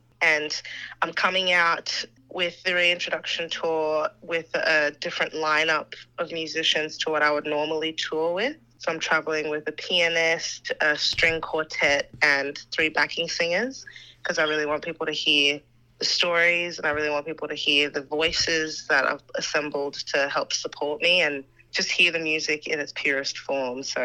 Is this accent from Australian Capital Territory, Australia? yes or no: yes; Canberra, Australian Capital Territory, Australia; and Canberra being my hometown, you know, I've always felt the love and I've always felt really supported every time I come back